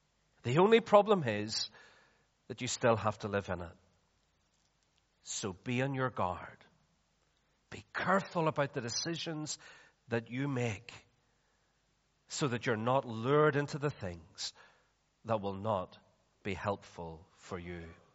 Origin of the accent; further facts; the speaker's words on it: Belfast, Northern Ireland, United Kingdom; when I drive through my hometown of Belfast and I see the destruction around in Belfast